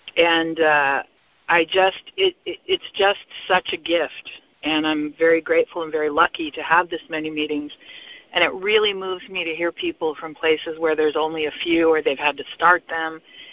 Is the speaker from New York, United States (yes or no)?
no; Los Angeles, California, United States; I'm a debtor from Los Angeles, California, and very, very grateful to be on this call.